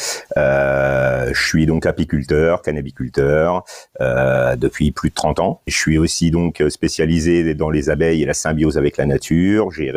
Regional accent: Grand Est, France; Je suis issu de la Champagne

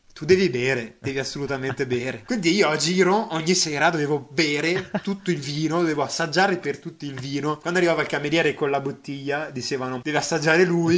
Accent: Umbria, Italy; moved away; io diciamo che sono un umbro per definizione, che è il posto da dove vengo, ma soprattutto anche proprio per animo. L'Umbria me la porto proprio dentro con una nostalgia costante, perché appunto io ormai vivo lontano dall'Umbria da circa 4 anni

